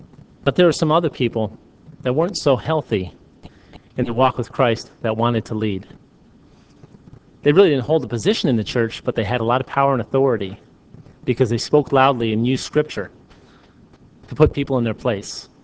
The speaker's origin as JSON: {"language": "English", "region": "New York", "country": "United States", "tie": "born or raised there", "said": "Now, I grew up in the Catholic Church in New York."}